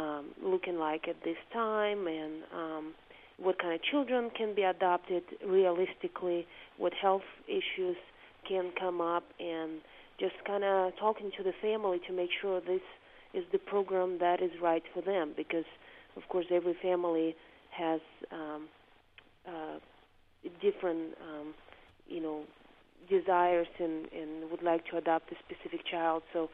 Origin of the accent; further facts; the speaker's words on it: Russia; English is a second language; now in United States; That's correct. I grew up in Russia.